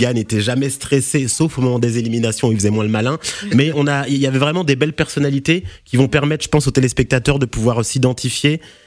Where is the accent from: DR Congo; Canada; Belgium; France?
DR Congo; Moi, je suis congolais, donc on va dire que voilà.